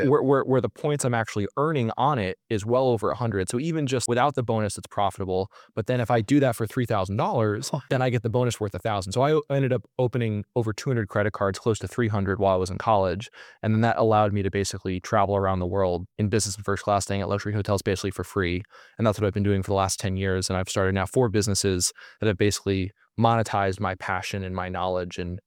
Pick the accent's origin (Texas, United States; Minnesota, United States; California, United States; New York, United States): New York, United States; Yeah, I grew up in New York State in Westchester County.